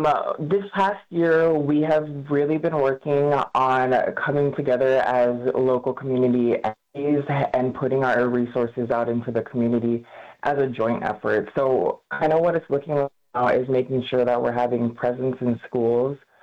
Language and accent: English; Utqiagvik, Alaska, United States; I'm just visiting Nome. I'm actually from Utqiagvik, Alaska.